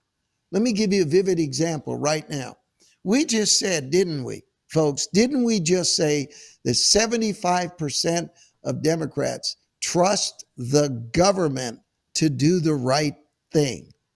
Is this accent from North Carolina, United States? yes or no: no; San Francisco, California, United States; San Francisco is my hometown. It's been destroyed.